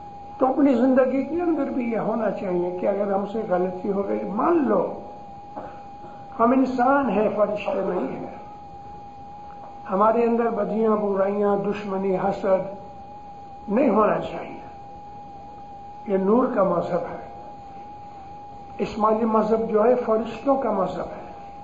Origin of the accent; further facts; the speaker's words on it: Amritsar, Punjab, India; born there; آج میری خود 86 برس کی عمر ہو گئی, میں امرتسر پیدا ہوا ہوں, میں پنجاب ساری گھوما ہوں, پنجاب کو جانتا بھی ہوں.